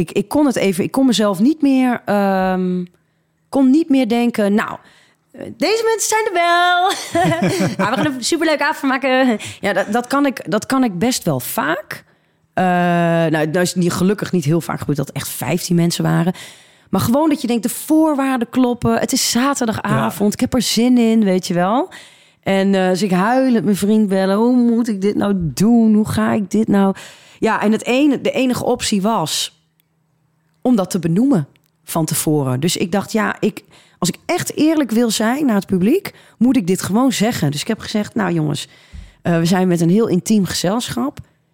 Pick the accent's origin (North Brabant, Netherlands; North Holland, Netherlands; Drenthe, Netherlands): Drenthe, Netherlands; Emmen; Ik kom uit Emmen.